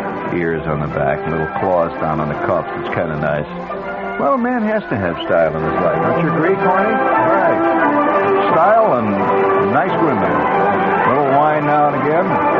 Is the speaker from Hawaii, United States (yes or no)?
no; Indiana, United States; considering the fact I come from Indiana.